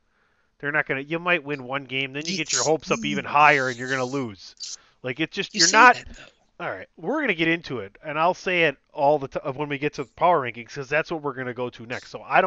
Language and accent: English; Midwest, United States; I'm old and from the Midwest, yeah.